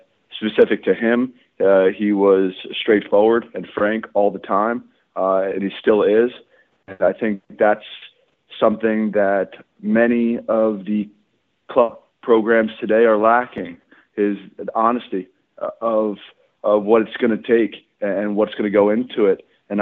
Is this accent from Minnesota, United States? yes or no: no; Mahwah, New Jersey, United States; Terry, I come from Northern New Jersey. I didn't have a varsity program in Mahwah, New Jersey when I was a freshman.